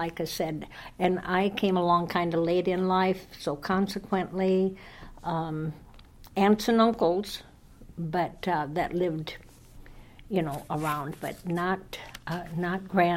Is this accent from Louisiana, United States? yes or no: no; Raymond, South Dakota, United States; I grew up in the same area, about 10 miles from Clark, on a farm in Raymond, South Dakota.